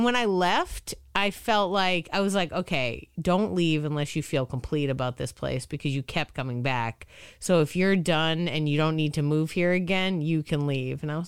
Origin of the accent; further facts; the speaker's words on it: Boston, Massachusetts, United States; I grew up in Boston, so, like, it was the big city to go to.